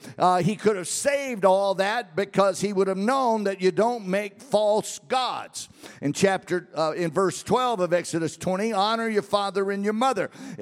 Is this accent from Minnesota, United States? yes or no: no; Louisiana, United States; I grew up in South Louisiana, and in the days of the steel dashboards, and they were very, very Catholic